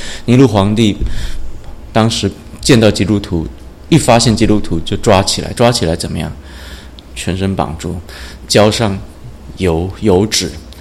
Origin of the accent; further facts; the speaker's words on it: Canada; first language English; Chinese is a second language; 因为我是在加拿大长大的